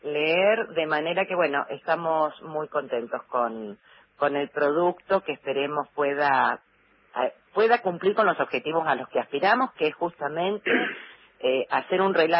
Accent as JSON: {"language": "Spanish", "town": "Rosario", "region": "Santa Fe", "country": "Argentina", "said": "somos rosarinos"}